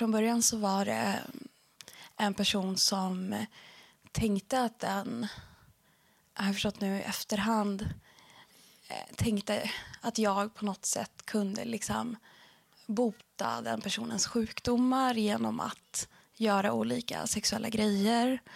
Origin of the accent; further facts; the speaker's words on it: Norrland, Sweden; Jag kommer uppifrån Norrland. Det hörs inte på dialekten, nej. Men det kommer fram ibland om jag är lite så här arg eller engagerad. Kanske har lite spår av den. Men kommer från en liten stad uppe i Norrland. Inte jättehögt upp, men Norrland.